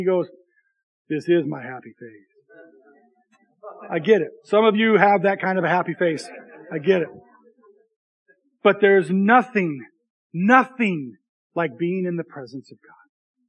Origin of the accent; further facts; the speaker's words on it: Libby, Montana, United States; I came from Libby where everybody's Scandinavian and they don't clap.